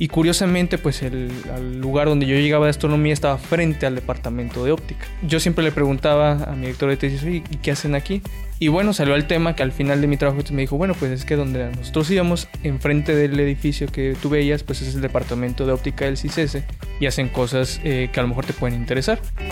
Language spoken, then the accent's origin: Spanish; Querétaro, Mexico; Yo vengo del estado de Querétaro, de la capital.